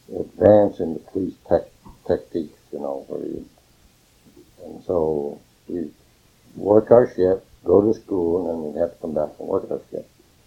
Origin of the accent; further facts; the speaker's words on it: Mist, Oregon, United States; born there; But I was born just 60 miles from here. I was born in Mist, Oregon.